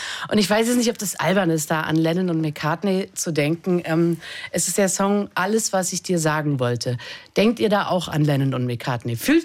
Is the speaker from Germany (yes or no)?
yes; Berlin, Germany; Also als Berlinerin, die hier schon immer lebt, wahnsinnig hässliche Stadt, kann man doch mal sagen.